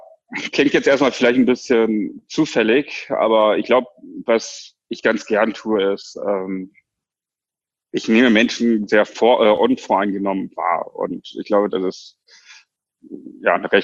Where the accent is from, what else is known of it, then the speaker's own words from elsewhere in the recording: Bremen, Germany; also born or lived in China; Ich komme aus Bremen. Also ich bin gebürtiger Chinese, aber schon seitdem ich denken kann in Bremen. Und ich bin 33 Jahre alt.